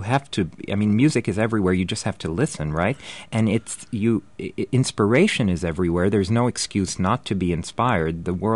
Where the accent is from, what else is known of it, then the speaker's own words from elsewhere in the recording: London, United Kingdom; also born or lived in New York / Paris; now in United States; Well, my earliest memories actually were growing up in London, where I spent 10 years of my life. And between New York, London, Paris, various parts of the Middle East